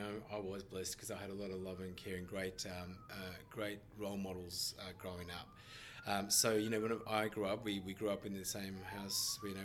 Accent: Australia; born there; I was born and blessed in Aussie, but also blessed to have a fantastic childhood with a very diverse background.

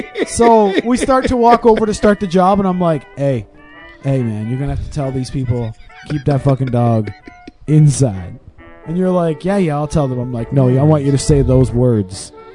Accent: Wales, United Kingdom; you mentioned that I was from Wales

